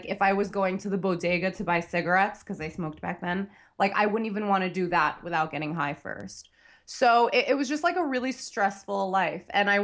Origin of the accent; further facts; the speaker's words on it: New York City, New York, United States; I grew up in New York City, so